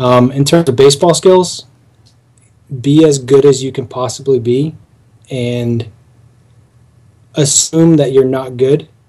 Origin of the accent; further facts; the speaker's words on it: Northeast, United States; I'm from the Northeast.